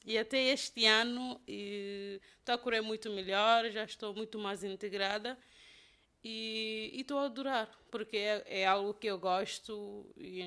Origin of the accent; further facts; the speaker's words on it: Bissau, Guinea-Bissau; moved away as an adult; now in Porto, Portugal; etnia Mancanha, os meus pais são mancanhas e o meu pai é de Bula e a minha mãe é de Kó, mas nasceu em Ilondé. Eu nasci e cresci em Bissau.